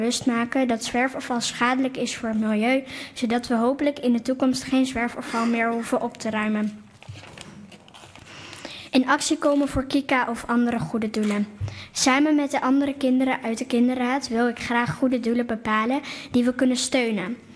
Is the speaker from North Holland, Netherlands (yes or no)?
no; Silvolde, Gelderland, Netherlands